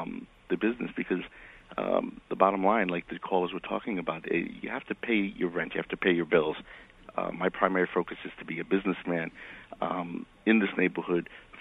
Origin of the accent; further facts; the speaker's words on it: New York, United States; Well, I was born and raised in Inwood, and I've been active for many decades.